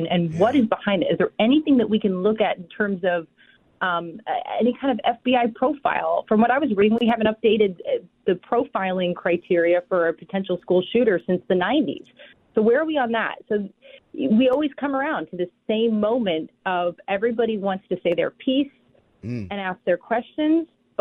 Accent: Philadelphia, Pennsylvania, United States; I'm from the Philadelphia area, as you know

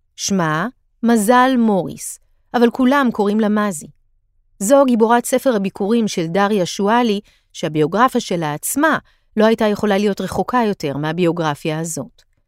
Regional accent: Tel Aviv, Tel Aviv District, Israel; also born or lived in Rishon LeZion; אני נולדתי בתל אביב, וכשהייתי בת 16 עברנו לראשון לציון. חזרתי לתל אביב בסביבות הצבא.

